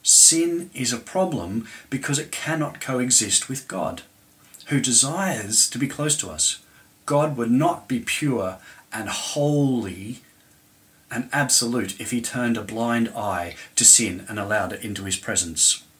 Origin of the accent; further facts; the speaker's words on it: Australia; moved away as an adult; now in United Kingdom; And originally, we're from Australia, but we've been in the UK for over 15 years, and this is definitely home.